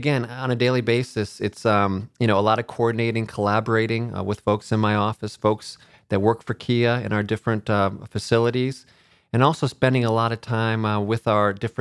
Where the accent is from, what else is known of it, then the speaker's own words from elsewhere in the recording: Ann Arbor, Michigan, United States; Obviously, growing up in Michigan, my father was a small business owner, owned a pharmacy in Ann Arbor, where I grew up.